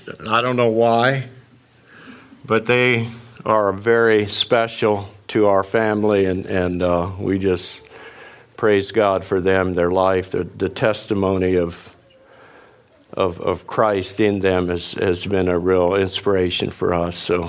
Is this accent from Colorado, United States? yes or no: yes; Colorado, United States; from Colorado.